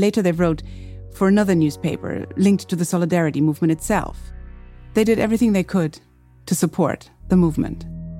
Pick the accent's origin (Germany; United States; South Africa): Germany; my dad used to tell me when I was growing up in Germany.